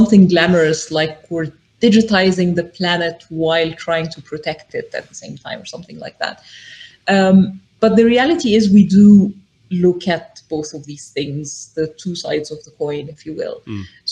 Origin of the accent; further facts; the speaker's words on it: Egypt; I am originally from Egypt, but I'm also a British citizen.